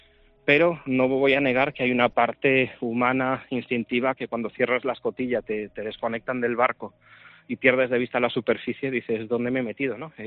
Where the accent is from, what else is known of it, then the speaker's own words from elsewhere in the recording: Spain; como buen español